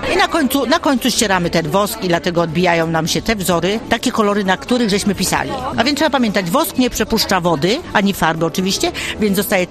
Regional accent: Żagań, Lubusz Voivodeship, Poland; now in Opole Voivodeship, Poland; ona przyjechała ze wschodu do Żagania, bo ja z Żagania pochodzę. No i to przyjechałam z domu, a później przyjechałam z powrotem tutaj na Opolszczyznę

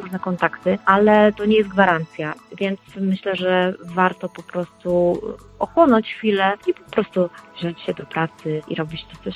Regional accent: Opole, Opole Voivodeship, Poland; now in Wrocław, Poland; ja już we Wrocławiu mieszkam od wielu, wielu lat. Ja jestem Opolanką, czuję się Opolanką i zawsze będę się czuła Opolanką. Natomiast faktycznie od już kilkunastu lat mieszkam we Wrocławiu

